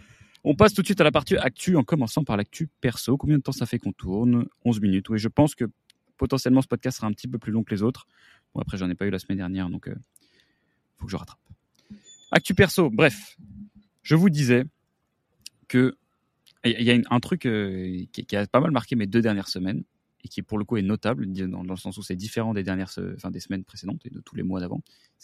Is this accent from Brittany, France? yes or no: no; Paris, Île-de-France, France; born there; je suis Versaillais de nature, de souche, de tout. Enfin non, je ne suis pas Versaillais de touche, je suis né à Paris. Mais en tout cas, Versaillais de cœur